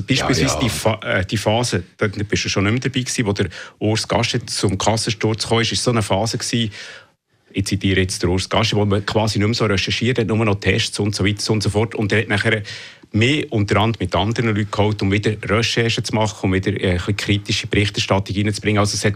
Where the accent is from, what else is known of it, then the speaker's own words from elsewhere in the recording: Bern, Switzerland; accent: Bernese German; now in Zurich, Switzerland; Ich komme ursprünglich aus Bern, aber ja. Obwohl ich immer noch Berndeutsch rede, bin ich seit über 30 Jahren in Zürich und meine Kinder sind auch hier in Zürich aufgewachsen.